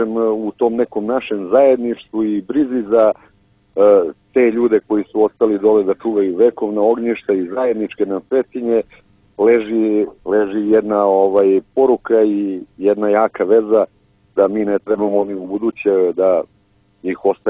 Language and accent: Serbian; Montenegro; i mi koji dolazimo iz Crne Gore